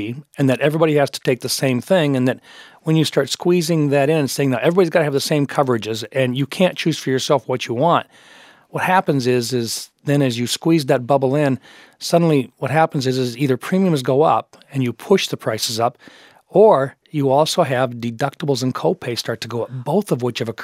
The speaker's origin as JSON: {"language": "English", "region": "South Dakota", "country": "United States", "said": "In fact, in my home state of South Dakota, they're already projecting increases of an additional 40%."}